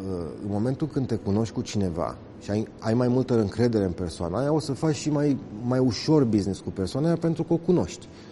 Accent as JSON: {"language": "Romanian", "country": "Romania", "lives_now": "Switzerland", "said": "Deci noi nu aveam în momentul ăla ca român dreptul de muncă sub nicio circunstanță în Elveția."}